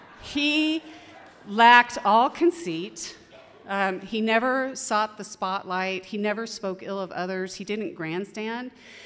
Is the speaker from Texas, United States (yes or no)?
yes; Cuero, Texas, United States; I come from Cuero, Texas, which is a small town about 90 miles southeast of here, and I was 5 years old when I nabbed the title of Child Queen for my hometown